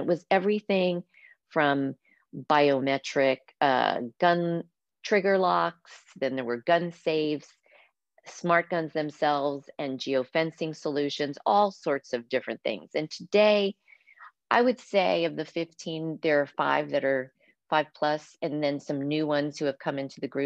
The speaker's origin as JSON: {"language": "English", "region": "Texas", "country": "United States", "tie": "born or raised there", "said": "And I grew up in Texas, so I grew up around guns."}